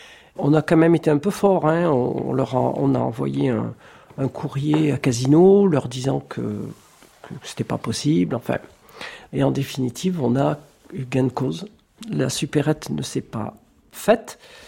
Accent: Saillans, Auvergne-Rhône-Alpes, France; je suis habitante de Saillant depuis quasiment toujours. Je suis partie pendant une dizaine d'années, travailler à droite à gauche.

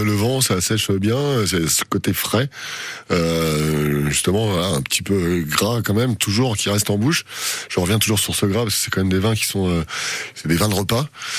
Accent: Normandy, France; Je suis normand, hein.

